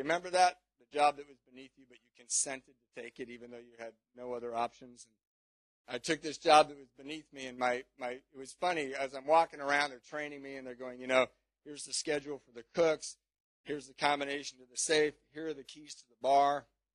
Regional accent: California, United States; I'm from California, and I lied, and I told everybody that I was coming back to California

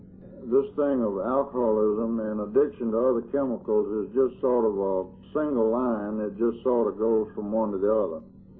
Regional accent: Montgomery, Alabama, United States; I grew up in Montgomery, and I was pretty much of a loner from an early age

